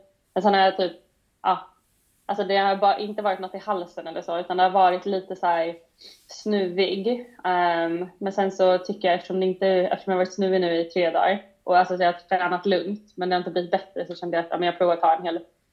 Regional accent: Stockholm, Stockholm County, Sweden; Jag är uppvuxen i Stockholm då, men har inte bott där på rätt många år nu.

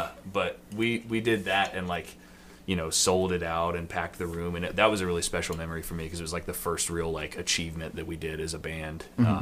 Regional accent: Salem, Virginia, United States; So I grew up in Salem, Virginia, so like Southwest.

